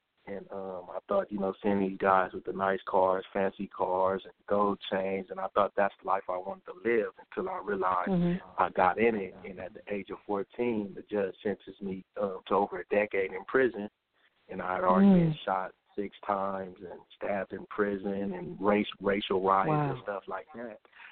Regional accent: Los Angeles, California, United States; I'm from Los Angeles, California.

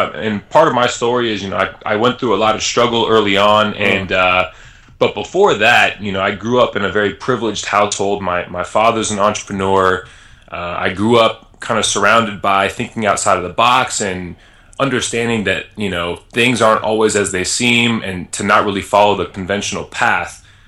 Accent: Las Vegas, Nevada, United States; I grew up in Las Vegas, so you can only imagine the stories that I might have.

